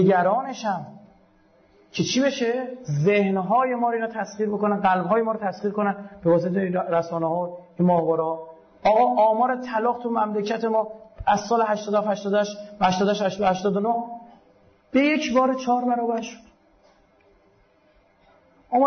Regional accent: Iran; به عنوان یک پژوهشگر، به عنوان یک ایرانی، به عنوان یک مسلمان

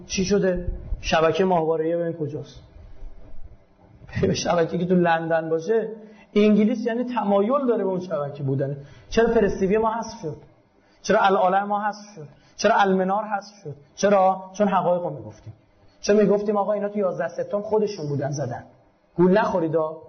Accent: Iran; به عنوان یک پژوهشگر، به عنوان یک ایرانی، به عنوان یک مسلمان

